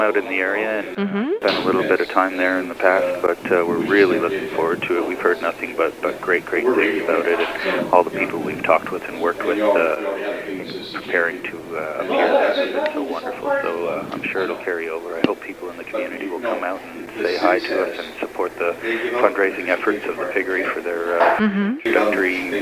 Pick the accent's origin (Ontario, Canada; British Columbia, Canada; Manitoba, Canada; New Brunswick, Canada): Ontario, Canada; Toronto; moved away as an adult; now in Montreal, Canada; And I was born and raised in Toronto and moved to Montreal about 15 years ago.